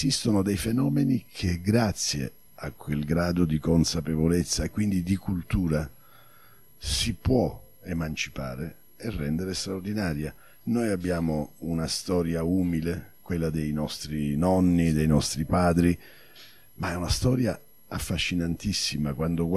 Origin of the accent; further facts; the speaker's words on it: Apulia, Italy; fanno parte del mio vissuto interiore, da salentino